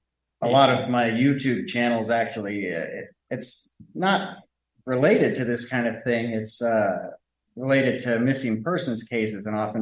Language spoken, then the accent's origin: English; Vashon Island, Washington, United States; I'm from Vashon Island.